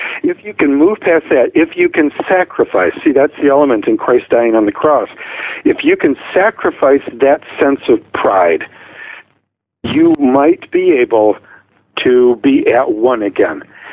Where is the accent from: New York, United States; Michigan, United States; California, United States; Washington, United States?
Michigan, United States; Detroit; My family broke up when I was 17, growing up in Detroit.